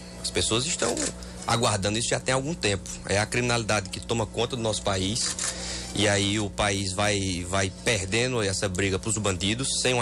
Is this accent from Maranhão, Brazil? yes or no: no; Paraíba, Brazil; E como paraibano, a gente tem que cobrar, porque o bandido tomou conta do nosso estado.